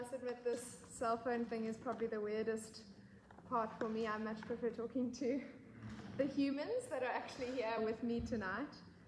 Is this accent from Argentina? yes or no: no; South Africa; It's my prayer as a Christian, as a South African, as a woman.